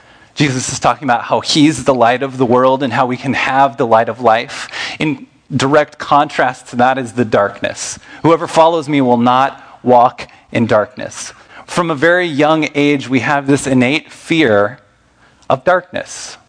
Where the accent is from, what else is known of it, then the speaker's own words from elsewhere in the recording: the South, United States; now in Iowa, United States; Here in Iowa, when we have our 6, 7, 8 months of winter, it's dark. I'm from the South. I'm still getting used to this, 12 years into it.